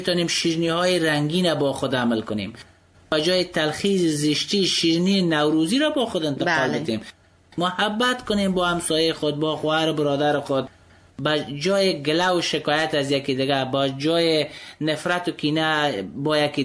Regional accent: Afghanistan

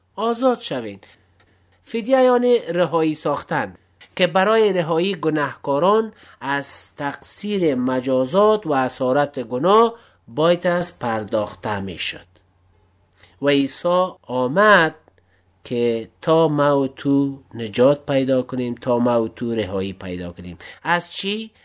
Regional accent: Afghanistan; ما هم افغان هستیم، ما هم از امو مرز و بوم و از امو سرزمین با شعار افغانستان هستیم.

